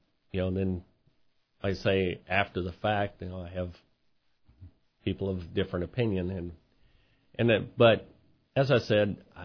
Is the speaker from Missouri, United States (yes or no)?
yes; Hannibal, Missouri, United States; I grew up in Hannibal. I have fished the river and all the little backwaters.